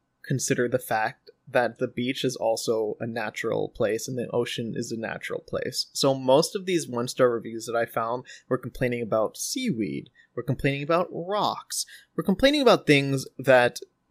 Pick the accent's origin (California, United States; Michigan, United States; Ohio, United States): Ohio, United States; we're from waterlocked Ohio.